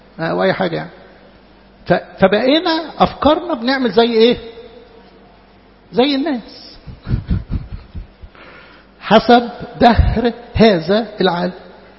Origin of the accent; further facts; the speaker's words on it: Upper Egypt, Egypt; born there; انا اتولدت في الصعيد فقالوا لي اللي يقتل ابن عمك تقتله.